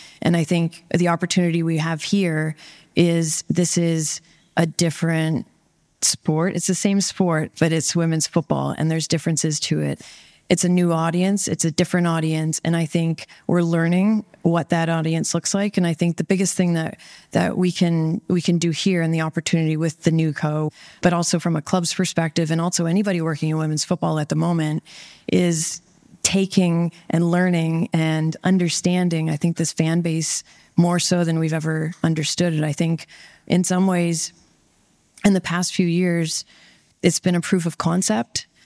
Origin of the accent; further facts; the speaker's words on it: Canada; now in New York, United States; I'm from Canada. I grew up playing what I called soccer at the time.